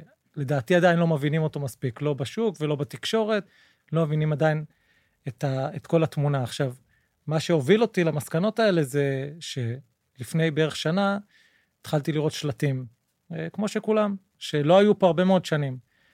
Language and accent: Hebrew; Tamrat, Northern District, Israel; also born or lived in Haifa; אני במקור מעמק ישראל, מתמרת. האמת היא שנולדתי בחיפה, אבל הילדות שלי הייתה בתמרת